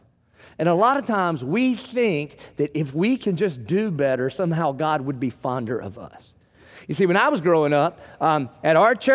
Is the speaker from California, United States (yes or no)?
no; Dillon, South Carolina, United States; Now, I'm from Dillon, South Carolina. So the prom queen was like, hey, y'all.